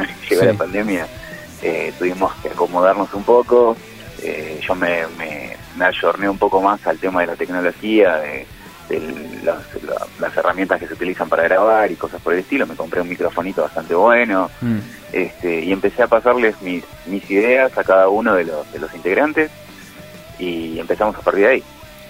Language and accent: Spanish; Buenos Aires, Argentina; Somos de diferentes zonas, pero por lo general, genéricamente somos de Capital, pero bueno, de diferentes barrios